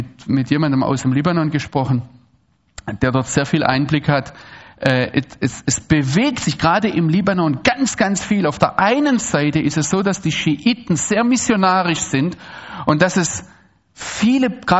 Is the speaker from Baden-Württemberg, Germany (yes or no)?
yes; Baden-Württemberg, Germany; Dann sage ich, ich komme aus Deutschland.